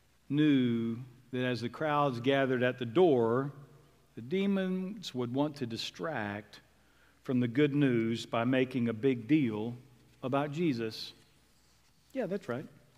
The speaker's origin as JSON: {"language": "English", "region": "Oklahoma", "country": "United States", "tie": "born or raised there", "said": "Now listen, growing up in Oklahoma, it was customary to see amber waves of grain."}